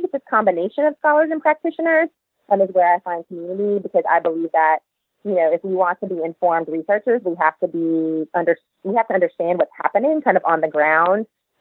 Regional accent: Louisiana, United States; read it on a plane once, actually on the way to a NASPA in New Orleans, you know, going back to my home state.

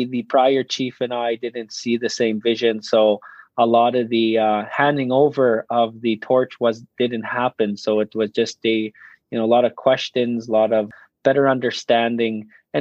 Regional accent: Cowessess First Nation, Saskatchewan, Canada; I grew up on Cowessess First Nation. I graduated in 2000 from the Cowessess Community Education Center.

